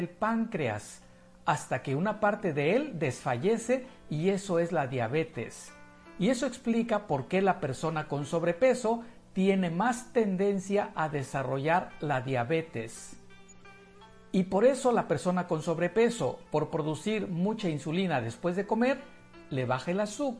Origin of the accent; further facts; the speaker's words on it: Mexico; soy médico mexicano especializado en acupuntura y diplomado en nutrición clínica y obesidad